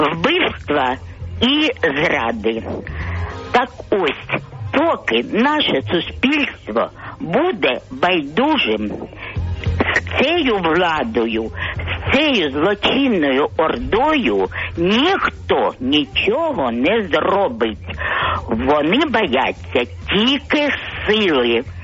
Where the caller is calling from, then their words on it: Kharkiv, Kharkiv Oblast, Ukraine; я з Харкова.